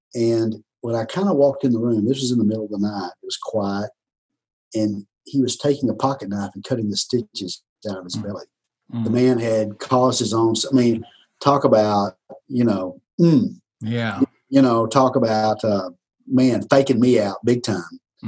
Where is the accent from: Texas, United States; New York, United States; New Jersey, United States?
Texas, United States; You know, I'm from Texas. I love pecans.